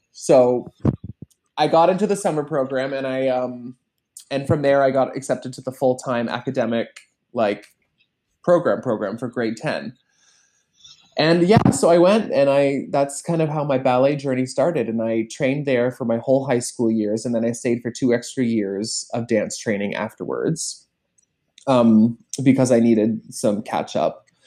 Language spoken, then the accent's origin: English; Toronto, Ontario, Canada; I grew up in Toronto, Canada, in a little suburb called Etobicoke, just outside of the downtown GTA. I was the youngest of four. And I grew up in a very kind of Christian household.